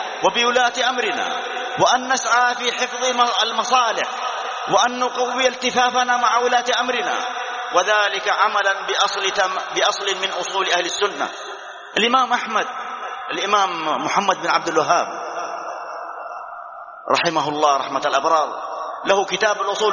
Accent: Saudi Arabia; نحمد الله أن بلادنا المملكة العربية السعودية تنعم باجتماع على ولي أمرها

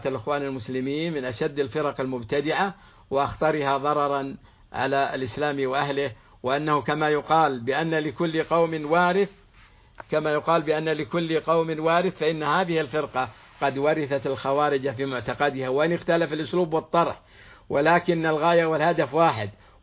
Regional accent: Saudi Arabia

